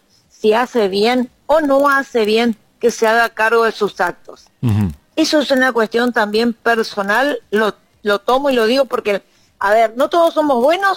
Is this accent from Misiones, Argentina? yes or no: yes; Oberá, Misiones, Argentina; desde chica me crié medio por la zona, Ruta Lucía, Cruce Londero, anduve mucho tiempo por ahí. Sí, soy de allá de la zona también, soy de Oberá, pero anduve mucho.